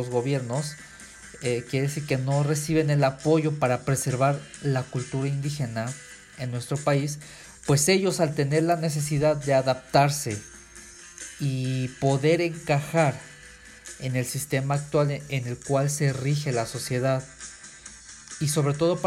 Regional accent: Mexico; quiénes somos como mexicanos, de dónde venimos y quiénes somos como mexicanos

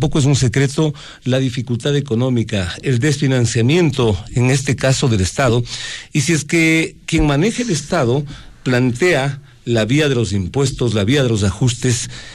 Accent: Quito, Pichincha, Ecuador; Usted sabe cómo es esta ciudad, cómo somos quizás los quiteños.

